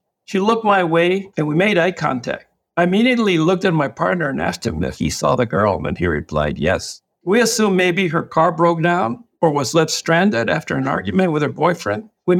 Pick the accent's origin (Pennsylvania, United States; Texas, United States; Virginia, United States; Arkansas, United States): Texas, United States; I am originally born and raised in Texas, went to high school, and played football, baseball there